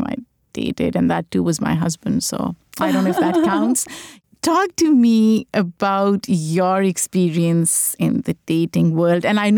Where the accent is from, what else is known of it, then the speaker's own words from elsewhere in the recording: Pakistan; now in United States; Like, I feel like growing up in Pakistan, there is a history, right?